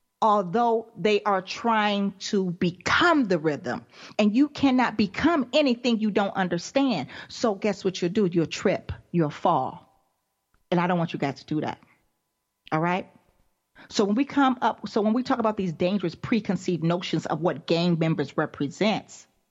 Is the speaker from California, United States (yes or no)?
yes; Los Angeles, California, United States; Hell, I was raised here in Los Angeles, and they are great men today.